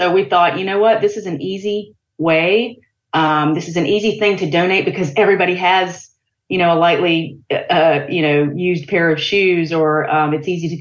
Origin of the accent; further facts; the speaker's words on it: Greenville, United States; We are born and raised in the Greenville area for sure.